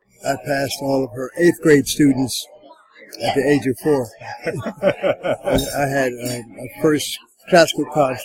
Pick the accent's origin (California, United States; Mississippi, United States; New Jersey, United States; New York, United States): New Jersey, United States; Plainfield; also born or lived in Long Branch, New Jersey; And then we moved to, this was in Long Branch, New Jersey. I was born in Jersey Shore.